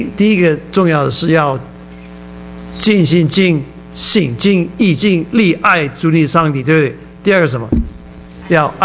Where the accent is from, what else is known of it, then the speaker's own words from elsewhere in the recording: Taiwan; accent: Taiwanese Mandarin; 我每次讲中文，我有点，我就失去，我就没有自信心，因为我的台湾国语